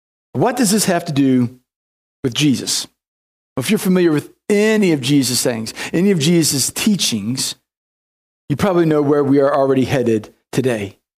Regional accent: St. Peters, Missouri, United States; when we go back to my hometown of St. Peter's, Missouri, how many places I can get to without thinking about it.

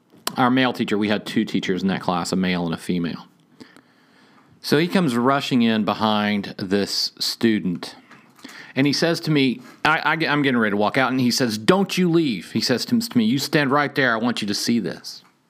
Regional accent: Indiana, United States; I grew up in central Indiana, from there all the way down to the Kentucky border.

